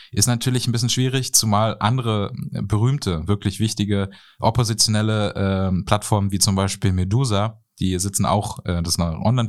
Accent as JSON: {"language": "German", "region": "East Germany", "country": "Germany", "said": "bin jetzt Ossi und will ich jetzt, dass meine in Anführungszeichen meine Vergangenheit eben als Ostdeutsche abgewickelt wird"}